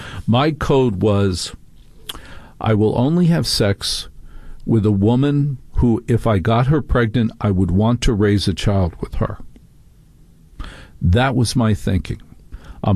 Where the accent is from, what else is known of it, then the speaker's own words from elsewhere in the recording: New Jersey, United States; I mean, growing up in New Jersey, this never was an option.